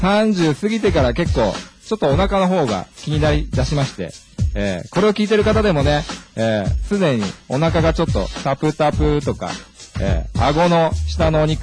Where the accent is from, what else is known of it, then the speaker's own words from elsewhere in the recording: Urawa, Saitama, Japan; 出身はですね、埼玉県の浦和市というところがあって浦和生まれ浦和育ちですね。今現在33歳です。